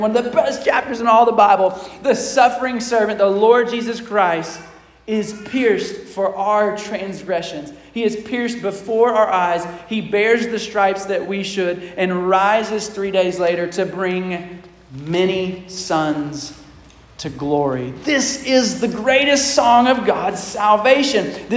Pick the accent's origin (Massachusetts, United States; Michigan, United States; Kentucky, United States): Kentucky, United States; Lexington; But because we're from Lexington, Kentucky, you also did this another time of the year